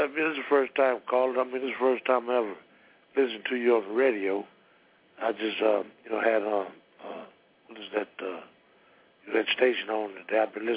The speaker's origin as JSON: {"language": "English", "country": "United States", "tie": "born there", "said": "I mean, I was born in America."}